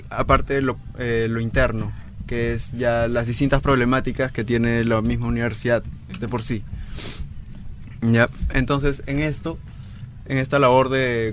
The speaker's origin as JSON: {"language": "Spanish", "country": "Peru", "said": "nos reconocemos como ejes transformadores de nuestra sociedad, como tal, como sociedad peruana"}